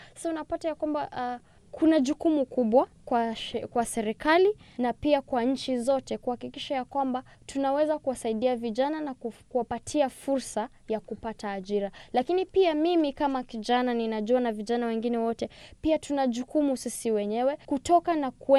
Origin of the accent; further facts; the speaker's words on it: Nairobi, Kenya; Lakini kweli mimi ambapo ninatoka kama Nairobi, mimi ninaona kwamba vijana wengi wanajaribu kutafuta ajira.